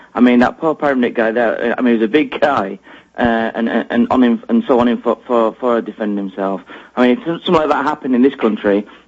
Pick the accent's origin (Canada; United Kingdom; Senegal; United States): United Kingdom; And as a British citizen living in the UK, I'm actually disgusted at that.